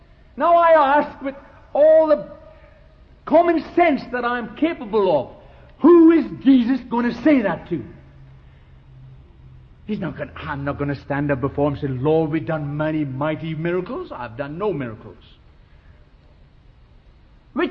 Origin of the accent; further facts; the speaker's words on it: India; I come from India.